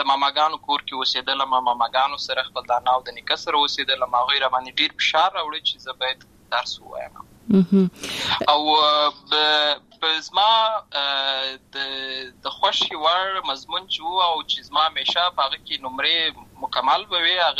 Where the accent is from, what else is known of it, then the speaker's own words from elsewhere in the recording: Lashkar Gah, Helmand, Afghanistan; زه په اصل کې د اروزګان ولایت یم، اما زه په هلمند ولایت لشکرګاه کې پیدا شوی یم، اما د لوی سوی یم.